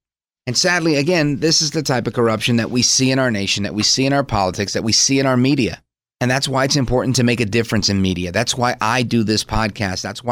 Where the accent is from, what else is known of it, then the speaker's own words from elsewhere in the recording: United States; because I'm an American of Puerto Rican heritage